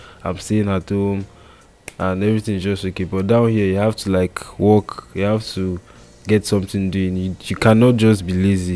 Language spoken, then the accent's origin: English; Nigeria; because me, I'm a Nigerian